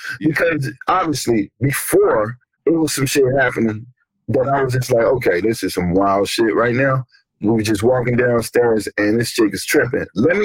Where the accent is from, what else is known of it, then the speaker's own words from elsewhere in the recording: Ferguson, Missouri, United States; Again, growing up in Ferguson, that all of that has me semi-sensitive on what can happen